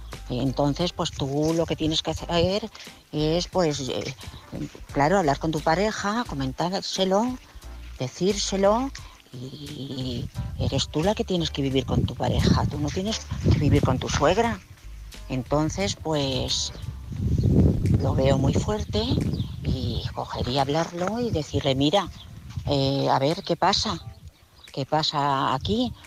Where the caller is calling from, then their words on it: Madrid, Community of Madrid, Spain; de Madrid.